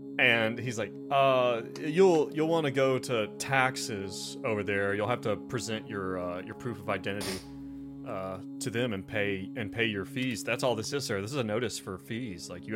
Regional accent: United States; Look, as an American, when I hear people do American accents, they go straight to cowboy.

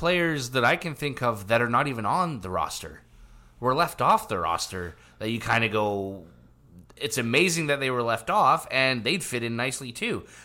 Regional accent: Sweden; English is a second language; I'm Swedish.

